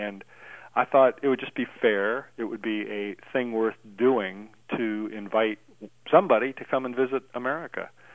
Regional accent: United States; And that just tells me, being an American, we live on, you know, some massive exponent

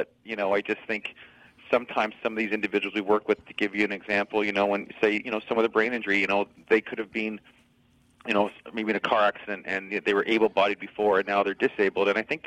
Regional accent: Orillia, Ontario, Canada; I'm originally actually from Toronto, or north of Toronto, a small town called Orillia.

